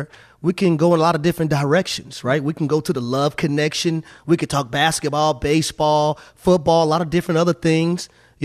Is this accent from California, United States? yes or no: no; Atlanta, Georgia, United States; But I grew up right here in Atlanta, and I used to fundraise a lot at the Atlanta Motor Speedway.